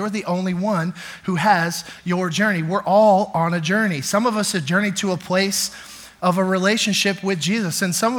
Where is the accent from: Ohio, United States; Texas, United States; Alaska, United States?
Texas, United States; Dallas; That old Ford Aerostar was cowboy silver and blue because I'm from Dallas, Texas.